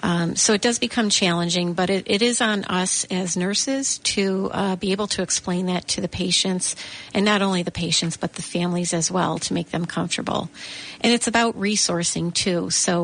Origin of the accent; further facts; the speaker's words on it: Lockport, New York, United States; I'm born and raised in Lockport